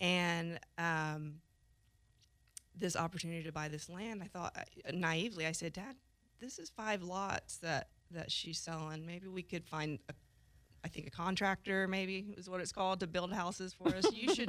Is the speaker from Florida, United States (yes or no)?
yes; Pace, Florida, United States; And I'm from Pace. I grew up, born and raised. You know, this is my community.